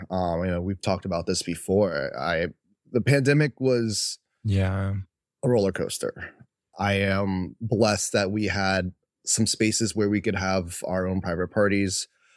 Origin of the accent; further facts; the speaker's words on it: Virginia, United States; I, growing up in Virginia, was like, ew, Asian?